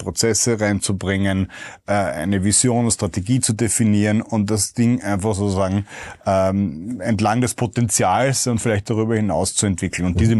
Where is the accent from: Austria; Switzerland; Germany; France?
Austria; Vienna; Ich war damals junger Papa, 2017, von einem damals 3-Jährigen und 1-Jährigen und als Wiener noch dazu.